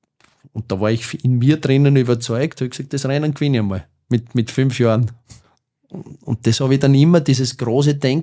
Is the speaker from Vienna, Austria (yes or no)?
no; Buch bei Weiz, Styria, Austria; Und zwar in einem Dorf, in meinem Heimatort, in Buch bei Weiz